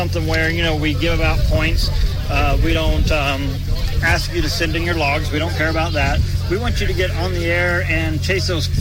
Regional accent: Murfreesboro, Tennessee, United States; And I'm from Tennessee.

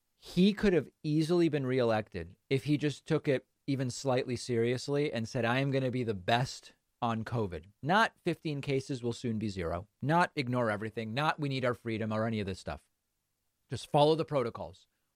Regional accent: Argentina; As many of you know, I'm from Argentina.

